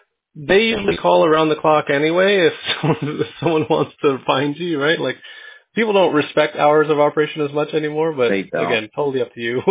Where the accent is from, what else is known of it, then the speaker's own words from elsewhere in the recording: San Diego, California, United States; I grew up in San Diego, so I definitely know, Escondido and surrounding through and through.